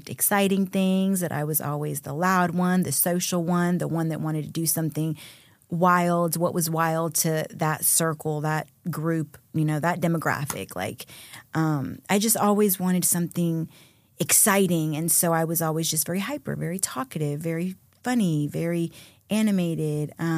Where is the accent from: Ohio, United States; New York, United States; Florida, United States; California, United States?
Florida, United States; Jacksonville; also born or lived in Dominican Republic; So I actually grew up in Jacksonville, Florida, but we came from Dominican Republic. I came here, I was about 10. Not here, but I came to Jacksonville when I was about 10, and I've been there ever since. I'm a Florida girl.